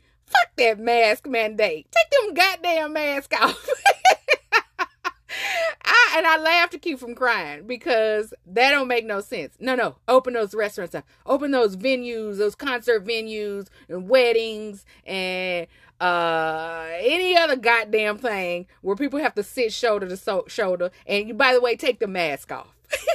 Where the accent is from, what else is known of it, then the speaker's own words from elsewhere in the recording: Texas, United States; So, I am a Texan. Born and motherfucking raised. And I fucking hate it here.